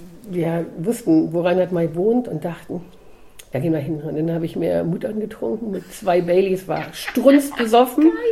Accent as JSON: {"language": "German", "town": "Hildesheim", "region": "Lower Saxony", "country": "Germany", "said": "ins Tierheim in Hildesheim, wo ich herkomme"}